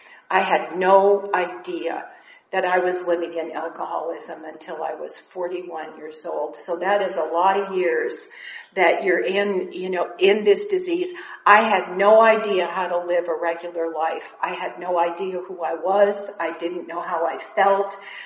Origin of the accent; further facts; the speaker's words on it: Chicago, Illinois, United States; now in Flower Mound, United States; I was raised in Chicago, so I'm not completely a Texan. However, I've been there 46 years, but that does not count when you live in Texas.